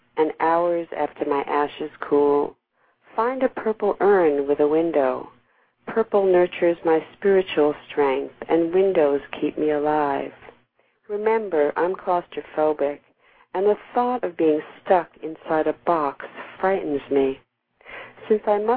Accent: New York, United States; because I'm originally a New Yorker.

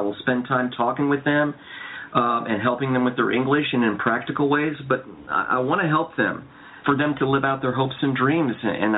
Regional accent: United States; I try to break down the stereotypes and let them know that I'm an American that cares about Iranians.

